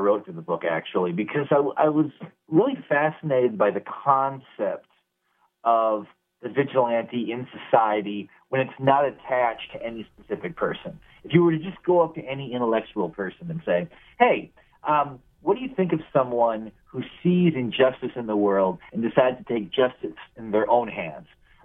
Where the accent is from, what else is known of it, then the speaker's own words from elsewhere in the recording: North Dakota, United States; moved away as an adult; I grew up in North Dakota. I moved to New York in 2002.